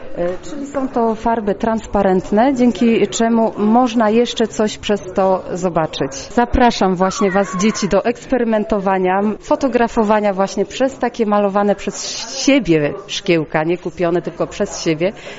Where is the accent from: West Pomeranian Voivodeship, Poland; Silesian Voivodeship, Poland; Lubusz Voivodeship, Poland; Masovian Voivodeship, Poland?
West Pomeranian Voivodeship, Poland; Rzepczyno; Pochodzę z Rzepczyna, gdzie prowadzę swoją pracownię rzemiosł artystycznych.